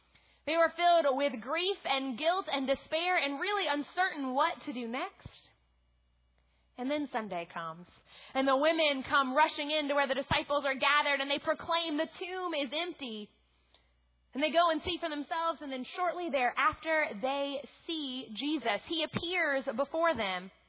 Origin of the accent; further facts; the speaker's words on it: New Orleans, Louisiana, United States; because I'm from New Orleans, and the drive from Clemson to New Orleans is pretty long